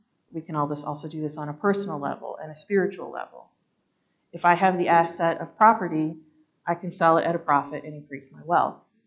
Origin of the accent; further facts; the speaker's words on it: Ohio, United States; My parents' church, the church I grew up in Ohio, has been without a pastor almost as long as we have.